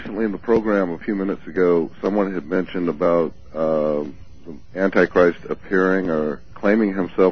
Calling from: Florence, Oregon, United States; I'm calling from Florence, Oregon.

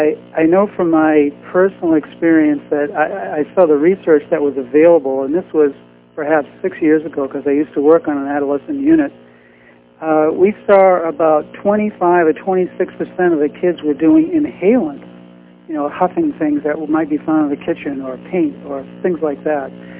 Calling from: Vermont, United States; I'm calling from Vermont.

